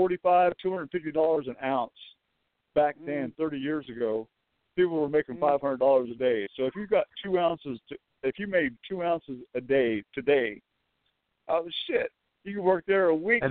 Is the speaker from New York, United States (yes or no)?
no; California, United States; Well, I'm a California boy. I'm from Kern County.